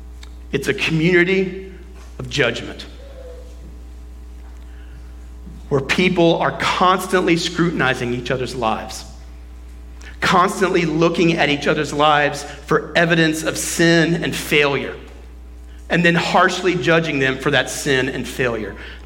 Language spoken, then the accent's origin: English; Texas, United States; I'm from Texas, so I can say that.